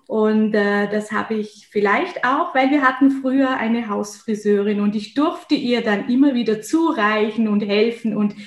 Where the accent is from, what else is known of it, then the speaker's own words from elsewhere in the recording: Feldkirch, Vorarlberg, Austria; now in Vienna, Austria; Ich bin ländlich aufgewachsen. Ich komme ursprünglich aus Vorarlberg, weil meine Wahlheimat ist jetzt momentan Wien seit knapp 6 Jahren. Und komme aus Vorarlberg, aus Feldkirch, ein schönes Gebiet. Meine Eltern haben zu der Zeit, als ich geboren wurde, das Haus gebaut.